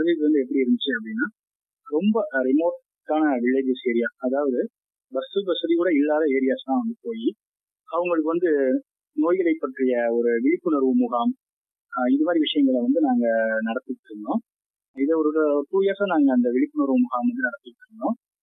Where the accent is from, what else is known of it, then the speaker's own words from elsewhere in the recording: Kamuthi, Tamil Nadu, India; எங்களோட சொந்த ஊர் வந்து ராமநாதபுரம் பக்கத்துல உள்ள கமுதி. அதனால வந்து உங்களுக்கே தெரியும், ராமநாதபுரம் மாவட்டம் வந்து ரொம்ப பின்தங்கிய மாவட்டம் தான்.